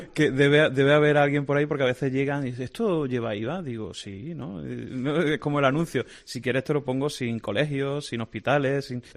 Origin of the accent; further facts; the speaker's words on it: Córdoba, Andalusia, Spain; Yo soy de Córdoba.